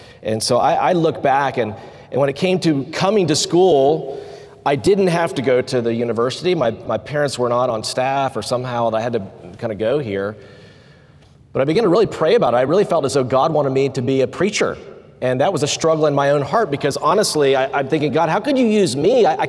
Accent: Simpsonville, South Carolina, United States; I think about this area, and I grew up in Simpsonville, South Carolina, Greenville area

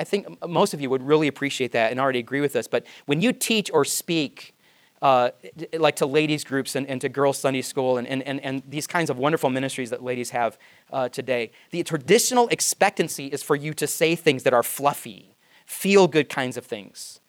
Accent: Michigan, United States; Because I was from Michigan. That's where the real people live, right? Because we're Midwesterners.

